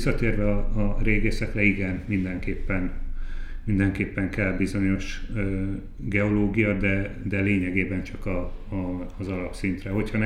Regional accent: Veszprém, Veszprém County, Hungary; Veszprémben születtem, ott jártam gimnáziumba is

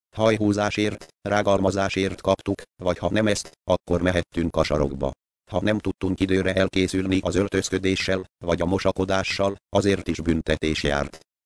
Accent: Debrecen, Hajdú-Bihar, Hungary; born there; Debrecenben születtem, 6,5 hónapra jöttem a világra.

